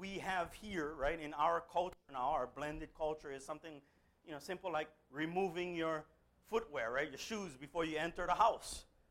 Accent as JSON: {"language": "English", "region": "Hawaii", "country": "United States", "tie": "born or raised there", "said": "I was born in Hawaii and raised in a time where I remember the plantation."}